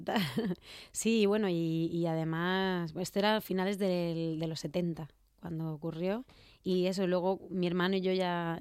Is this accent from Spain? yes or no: yes; Albacete, Castilla-La Mancha, Spain; Sí, yo soy de Albacete y al cole y todo eso fui a Albacete. Y en verano y en los fines de semana nos íbamos a Letura, un pueblecito pequeñito, que es de donde es mi madre.